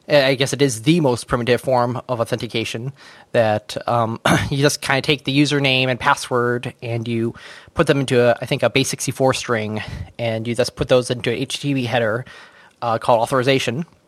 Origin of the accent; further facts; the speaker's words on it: United States; I'm American. I don't know anything.